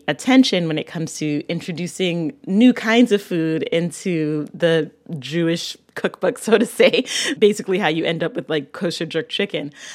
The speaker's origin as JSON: {"language": "English", "country": "Barbados", "said": "I'm from Barbados, and I'm thinking about something called cuckoo, which is like fufu."}